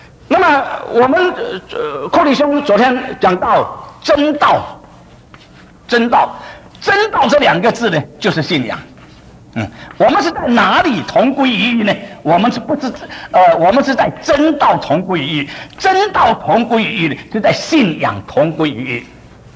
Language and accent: Chinese; Xiamen, Fujian, China; 好像说我是厦门人，我叫我父亲我叫阿爸啊